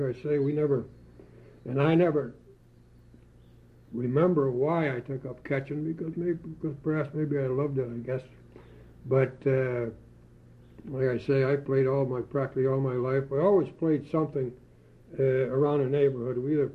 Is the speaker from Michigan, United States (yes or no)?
yes; Delray, Michigan, United States; born there; I was born in Delray, Michigan, and my dad, he came over from the old country, Poland, so did my mother.